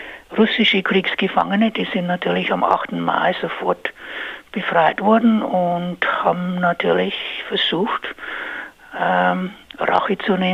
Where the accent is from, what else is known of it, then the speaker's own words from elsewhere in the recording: Munich, Bavaria, Germany; Ich bin in Bayern aufgewachsen, ich bin in München geboren, habe viel Zeit in München verbracht und dann auf dem Land in der Nähe von Wasserburg, so einem ganz kleinen Dorf.